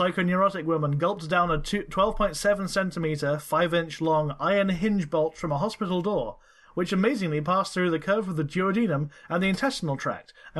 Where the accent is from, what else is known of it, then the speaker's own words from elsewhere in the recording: United States; And I'm American, not Japanese.